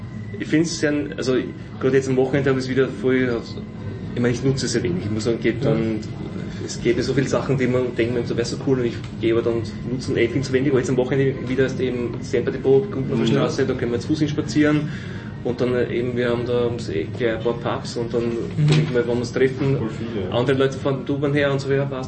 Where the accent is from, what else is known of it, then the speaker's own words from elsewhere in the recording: Zurndorf, Burgenland, Austria; Nein, ich bin aus dem Nordburgenland, aber auch nicht direkt beim Neusersee, sondern direkt vor der ungarischen Grenze, die ungarische Tiefebene